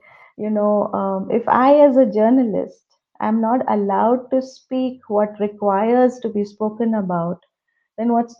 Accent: Bangalore, Karnataka, India; also born or lived in Arunachal Pradesh; I was not born in Bangalore, but I was born in Arunachal Pradesh because my dad was in the army. And I grew up in Bangalore. That's where my childhood started. I studied in National Public School in Indiranagar in Bangalore.

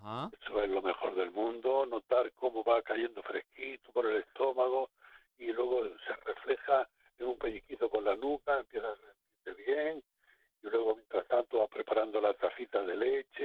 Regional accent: Garrucha, Andalusia, Spain; Yo soy de Garrucha, Almería.

